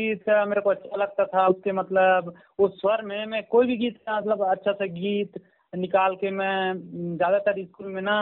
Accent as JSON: {"language": "Hindi", "region": "Madhya Pradesh", "country": "India", "said": "जी मैं ग्राम साहू टोला कनिया जिला बालाघाट मध्य प्रदेश का रहने वाला हूँ।"}